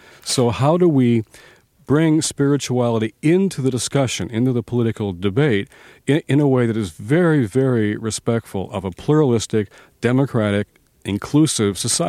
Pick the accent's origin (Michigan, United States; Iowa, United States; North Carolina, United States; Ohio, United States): Michigan, United States; Detroit; Well, I grew up in Detroit, and the home of Motown.